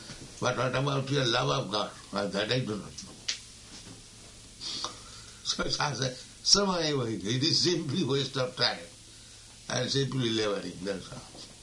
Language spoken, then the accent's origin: English; India; I am also an Indian.